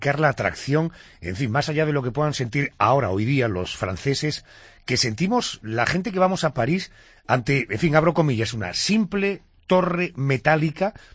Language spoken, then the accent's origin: Spanish; Spain; como español